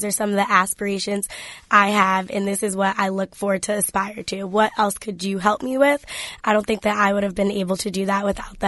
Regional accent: New Jersey, United States; And I'm from New Jersey, so I wanted to stay kind of close in that area, and that's where I was placed, in Boston.

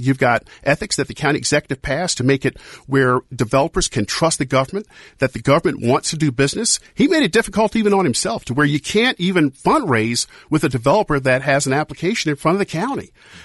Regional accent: Lexington, Kentucky, United States; I'm from Lexington, Kentucky, and they've got some great restaurants.

